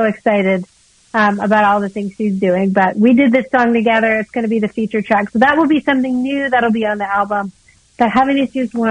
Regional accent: Arkansas, United States; also born or lived in Alaska; I grew up in Alaska until I was 7, and then moved back to Arkansas where my family is from, and lived from there on out on my grandfather's cattle farm

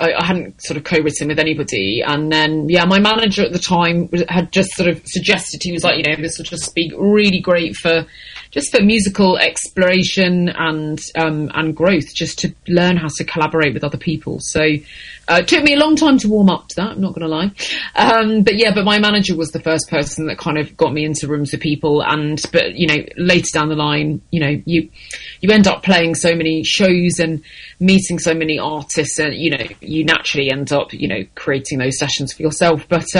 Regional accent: Chapel, East of England, United Kingdom; I proudly grew up in a little village called Chapel, just outside of Essex.

